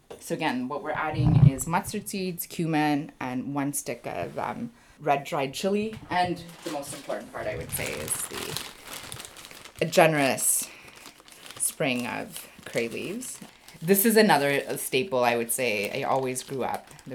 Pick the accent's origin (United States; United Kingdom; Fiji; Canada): Canada; born or raised there